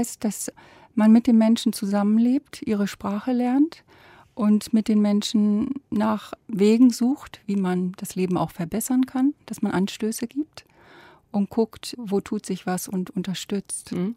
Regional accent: Lower Saxony, Germany; Ja, bei mir war es so, ich bin aufgewachsen in der Lüneburger Heide.

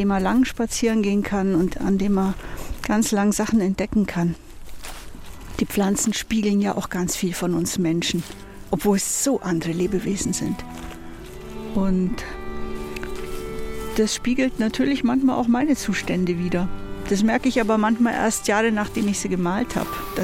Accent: Bavaria, Germany; born or raised there; now in Lower Franconia, Germany

